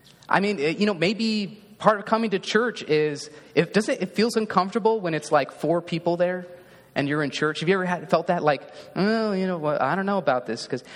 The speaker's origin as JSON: {"language": "English", "town": "Roseville", "country": "United States", "tie": "born or raised there", "said": "It was in the church I grew up in Roseville, which isn't too far from here."}